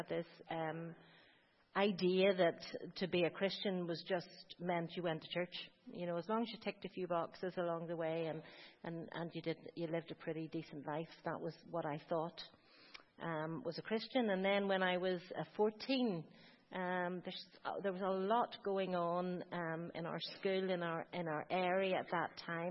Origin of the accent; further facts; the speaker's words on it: Belfast, Northern Ireland, United Kingdom; As you'll gather from the accent, I'm a Belfast girl, and my parents were from Shankill Road. I was born in the Donegal Road, etc., and then moved out to the great metropolis of Rathcoole, and came from a working class family